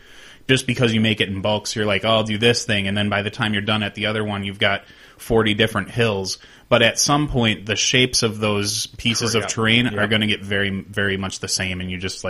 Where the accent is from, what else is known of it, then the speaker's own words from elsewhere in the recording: Odessa, Texas, United States; born there; I was born in Odessa, Texas.